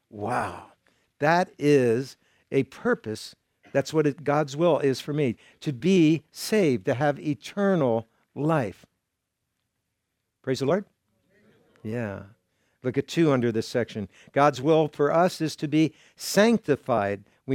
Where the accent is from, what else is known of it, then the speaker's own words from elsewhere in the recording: California, United States; moved away as an adult; You know, we came from California, come here. I don't ever want to go back to California.